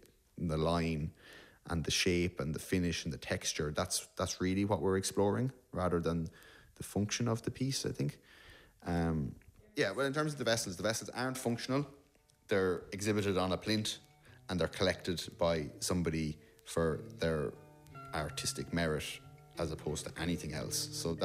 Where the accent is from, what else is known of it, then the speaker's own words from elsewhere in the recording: Mountmellick, County Laois, Ireland; I'm from County Laois, a rural town called Mount Melick